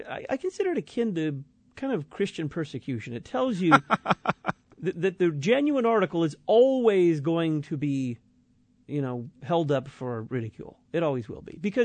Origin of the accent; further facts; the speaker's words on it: Texas, United States; I can't separate myself from being a Texan.